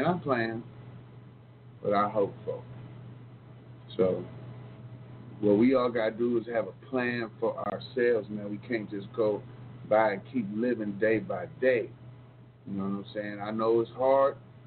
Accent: Cleveland, Ohio, United States; but we do not use spaces in Hood Talk Radio, and we're from Cleveland.

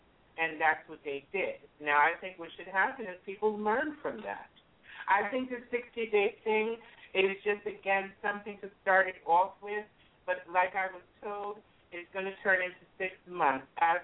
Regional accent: New York, United States; also born or lived in New Jersey; you know, I'm from New York, New Jersey, so I'm going to always, I'm going to just defend.

